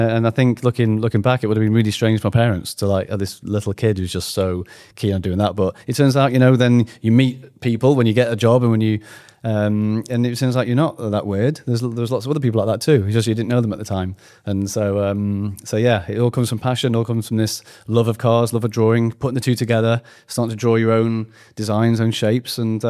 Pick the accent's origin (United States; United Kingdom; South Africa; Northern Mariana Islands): United Kingdom; Manchester, North West England; So I was born in Manchester in 1980. And my mum was a staff nurse, my dad was an IT computer programmer, and very humble beginnings. We lived in North Manchester